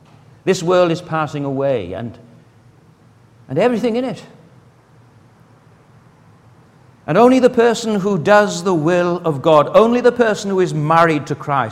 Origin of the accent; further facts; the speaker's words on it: Wales, United Kingdom; grateful as I am for my upbringing and my family background and being Welsh and everything that's involved in that, all the influences in my childhood and upbringing